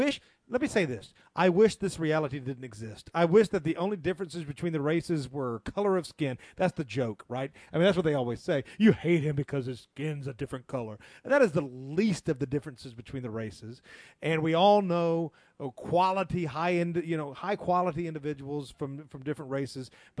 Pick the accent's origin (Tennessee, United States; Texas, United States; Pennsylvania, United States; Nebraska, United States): Tennessee, United States; Memphis; All right, so I grew up in, I was born and raised in Memphis, so I speak jive, as they say in the movie Airplane.